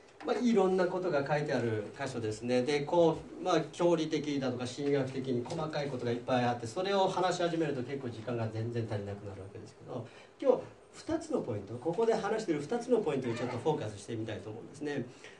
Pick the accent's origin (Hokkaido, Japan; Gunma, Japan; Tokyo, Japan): Tokyo, Japan; 東京出身ですけど、出身っていうか東京のもんですけど